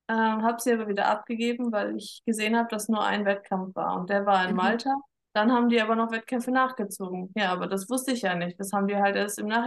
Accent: North Rhine-Westphalia, Germany; moved away; also ich komme ja aus NRW eigentlich und bin dann nach Bayern gezogen vor 3 Jahren

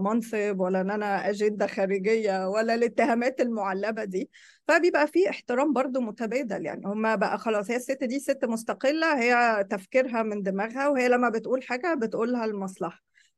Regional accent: Egypt; فالعلم ده احنا كمصريين بقى فضلنا متأخرين فيه جدا

